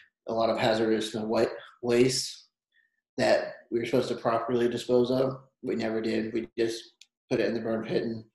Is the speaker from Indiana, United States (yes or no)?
yes; Bainbridge, Indiana, United States; I was born and raised in Indiana. Bainbridge was my main area, basically Indianapolis area.